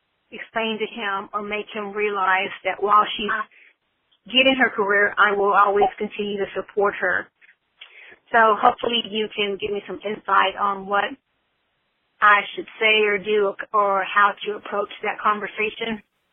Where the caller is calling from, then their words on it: Texas, United States; I'm calling from Texas.